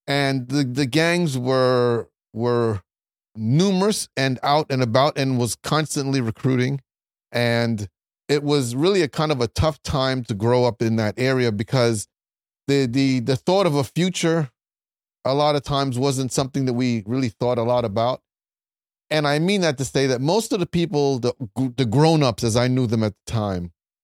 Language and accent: English; Brooklyn, New York, United States; born there; Born in Bed-Stuy, Brooklyn. Actually, I had to rep Bed-Stuy, so I had to wear my Bed-Stuy shirt today coming here.